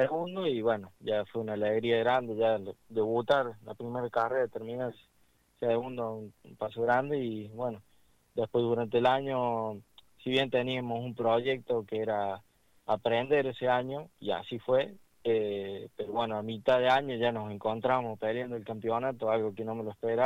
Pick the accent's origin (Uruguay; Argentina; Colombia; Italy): Argentina; Villa del Totoral, Córdoba; yo soy de Villa del Totoral, de Córdoba, a 30 kilómetros de Jesús María, tengo 21 años